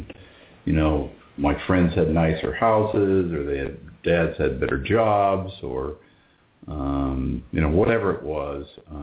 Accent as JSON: {"language": "English", "region": "Indiana", "country": "United States", "tie": "born or raised there", "said": "I grew up in Indiana, and in a small, it's a lot smaller now"}